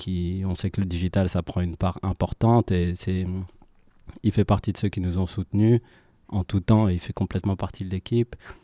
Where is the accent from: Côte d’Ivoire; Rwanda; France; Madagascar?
Rwanda; Parce que je suis rwandais et l'anglais prend une place assez balèze, j'ai envie de dire, dans ma manière de parler avec ma famille et autres.